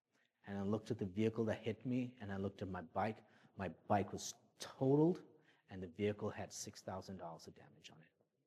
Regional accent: Liberia; So I grew up in Liberia, which drives on the right side like Americans do.

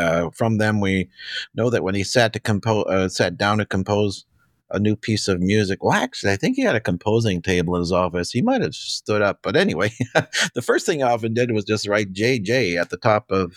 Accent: Papua New Guinea; Well, so I grew up in Papua New Guinea, and there, the musical culture was very different.

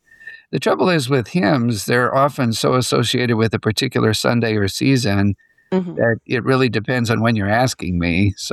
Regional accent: Niagara Falls, New York, United States; also born or lived in Elyria, United States / Australia; And so we moved several times as in my growing up years. Started in Niagara Falls, New York, and then moved to the Elyria, Ohio area. But we ended up going from there to Australia.

